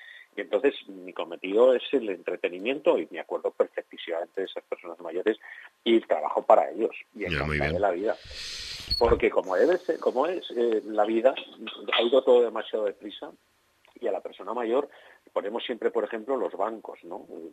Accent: Vinaròs, Valencian Community, Spain; Pues yo tengo muchos amigos y mucha familia en Vinaroz, ¿no? Y será para mí un placer llevarla a mi pueblo, ¿no? Y además te digo una cosa, soy de los últimos que nacieron en los 60

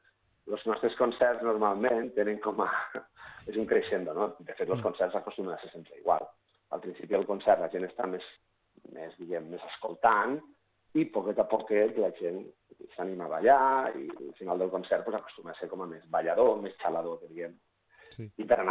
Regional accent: Ulldecona, Catalonia, Spain; aquí jo soc d'Ullacona, d'acord?

